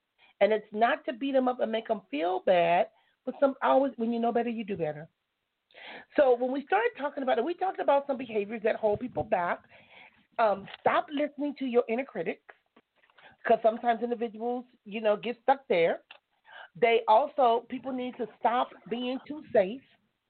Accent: Compton, California, United States; I grew up in Compton, so I know people from all walks of life

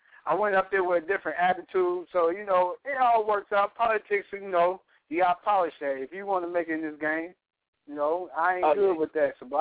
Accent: Ohio, United States; moved away as an adult; now in Los Angeles, United States; No, I'm from Ohio, state where … were born.

